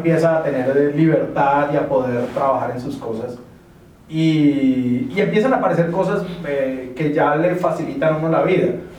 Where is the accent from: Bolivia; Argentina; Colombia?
Colombia; Porque llegamos a un mercado, nosotros como colombianos